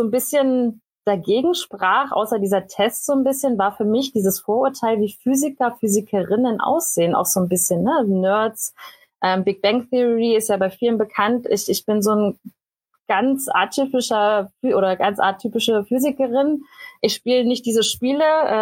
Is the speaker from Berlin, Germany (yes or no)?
yes; Berlin, Germany; ich bin ursprünglich aus Berlin und wollte dann einfach raus aus Berlin.